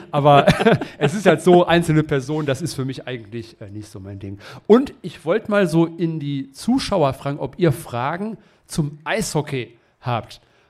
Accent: Essen, North Rhine-Westphalia, Germany; ich komme aus Essen, muss ich dazu sagen

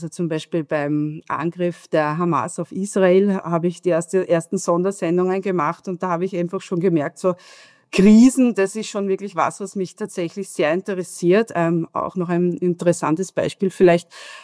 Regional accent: Lower Austria, Austria; Ich komme aus dem Waldviertel ursprünglich

